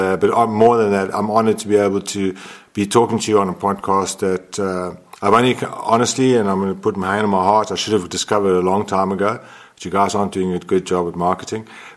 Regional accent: South Africa; also born or lived in Mozambique; was born in Mozambique from a Portuguese family. And my grandparents immigrated to South Africa, and when my mom and dad split, we ended up in South Africa.

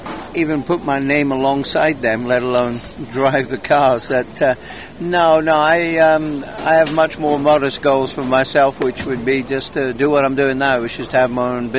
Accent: Northam, Western Australia, Australia; Well, I lived in a very small town outside of Perth called Northam.

